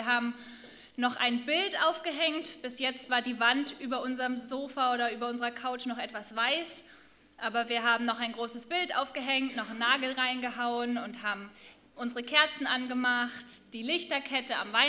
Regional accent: Hamburg, Germany; born there; ich bin in Hamburg geboren, aber studiere gerade in Friedensau.

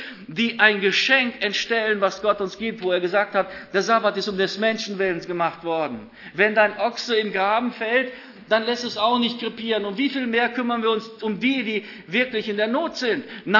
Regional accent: Romania; Ich komme aus Rumänien und wir haben am Sabbat nicht gekocht.

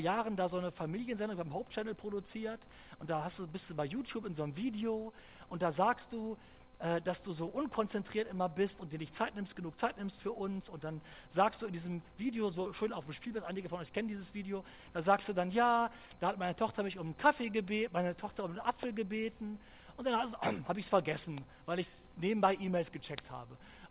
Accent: North Rhine-Westphalia, Germany; Ich bin aufgewachsen in Ostwestfalen.

